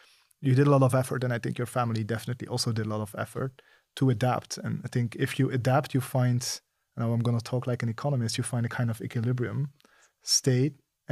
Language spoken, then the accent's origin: English; Belgium; English is a second language; I'm coming from Belgium, which is neighboring country